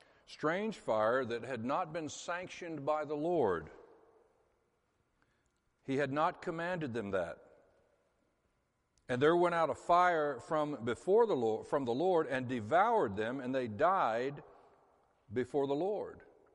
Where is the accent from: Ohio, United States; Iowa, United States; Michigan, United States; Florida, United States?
Florida, United States; I'm from the South, by the way. A lot of folks don't realize that Florida is part of the South. I'm from North Florida, which is a lot more, used to be a lot more like South Georgia.